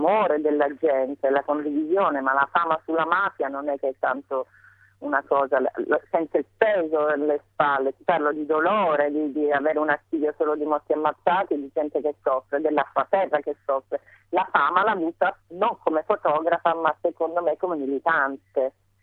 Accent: India; also born or lived in Sicily; io sono cresciuta in India

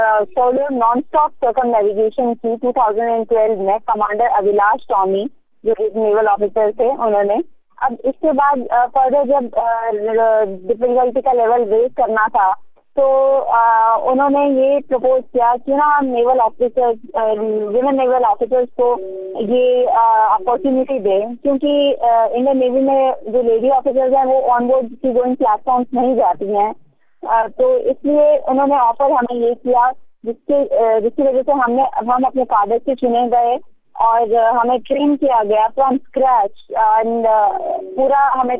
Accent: Himachal Pradesh, India; जब हम छोटे थे, मैं हिमाचल से बिलोंग करती हूँ

